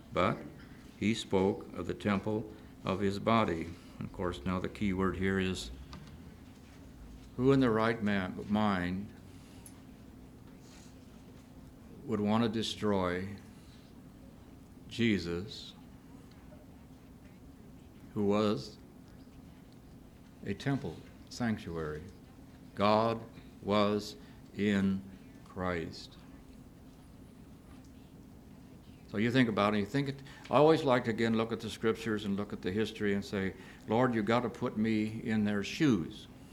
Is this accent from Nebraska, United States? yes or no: yes; Omaha, Nebraska, United States; I thought about, I'm from Omaha, Nebraska. We had a hockey team, farm team from Detroit.